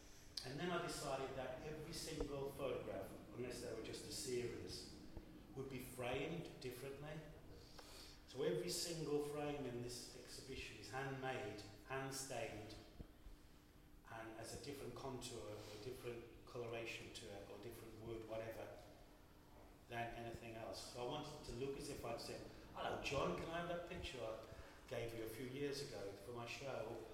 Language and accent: English; West Midlands, United Kingdom; So I used material that were inspired by growing up in the Black Country